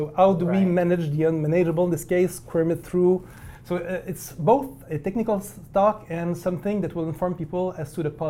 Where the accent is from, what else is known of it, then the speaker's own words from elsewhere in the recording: Quebec, Canada; And since I come from Quebec, around Montreal, we have a different educational system there.